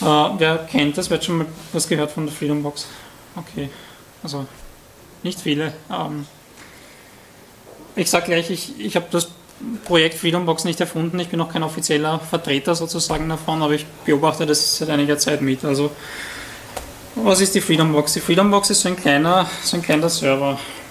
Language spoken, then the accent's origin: German; Vienna, Austria; ich komme aus Wien. Ich bin heute um 4 Uhr in der Nacht aus Wien angekommen mit dem Bus